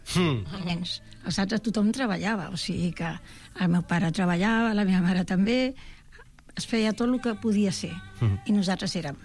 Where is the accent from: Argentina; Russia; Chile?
Chile; Jo soc més xilena que los porotos, que em diuen allà.